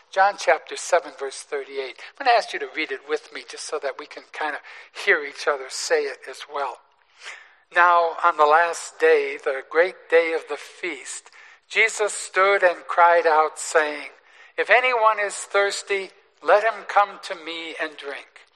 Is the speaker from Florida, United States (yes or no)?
no; Detroit, Michigan, United States; was from my hometown of Detroit